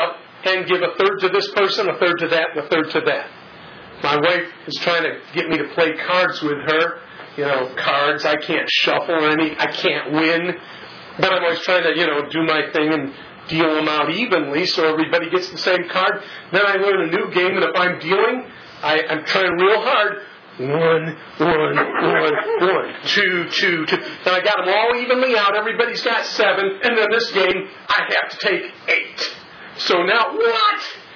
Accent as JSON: {"language": "English", "region": "California", "country": "United States", "said": "And so I'm from California, and it's a dry heat, okay?"}